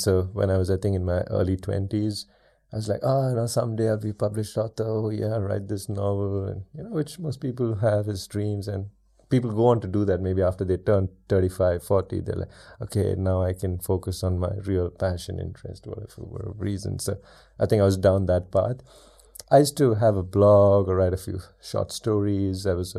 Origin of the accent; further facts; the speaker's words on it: Chennai, Tamil Nadu, India; So I'm from India, mm-hmm. city called Chennai in the south. Nice city. It's not a big city by Indian standards. Just about 8-9 million people mm-hmm. living there.